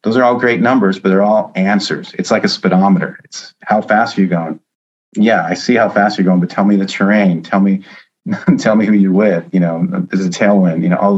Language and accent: English; United States; just because of the you know, being American, being in national championships.